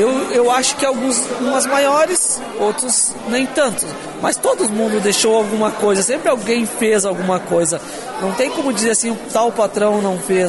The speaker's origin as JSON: {"language": "Portuguese", "town": "Capão Bonito do Sul", "region": "Rio Grande do Sul", "country": "Brazil", "tie": "born or raised there", "also_born_or_lived": "Lagoa Vermelha", "said": "a gente é do Capão Bonito, tá? Eu sou natural de Lagoa porque Capão Bonito não existia"}